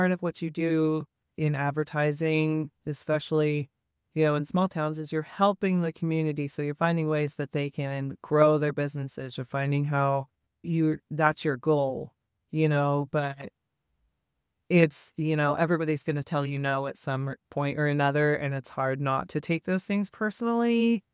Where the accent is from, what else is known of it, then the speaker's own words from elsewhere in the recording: California, United States; born there; Originally, I was born in California, and I lived there.